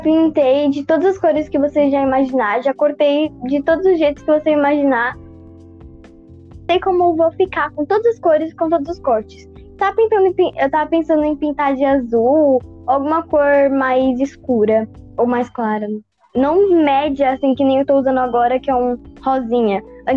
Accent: São Paulo, Brazil; born there; Nasci em São Paulo, aqui mesmo.

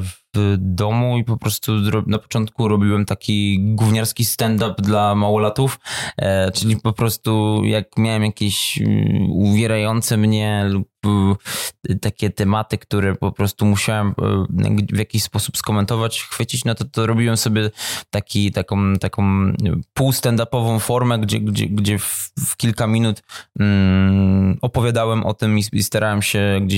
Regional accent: Kraków, Lesser Poland, Poland; now in Warsaw, Poland; a mimo, że jestem Krakusem, to już...

